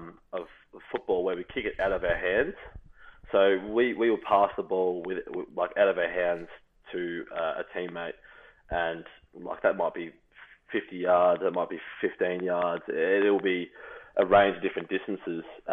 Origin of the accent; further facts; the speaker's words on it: Australia; basically being another Australian that sort of helped with any homesickness that might have happened